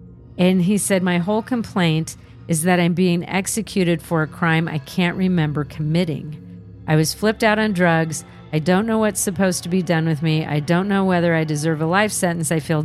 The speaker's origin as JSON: {"language": "English", "town": "Perth", "region": "Western Australia", "country": "Australia", "said": "So I'm originally from Perth in Western Australia."}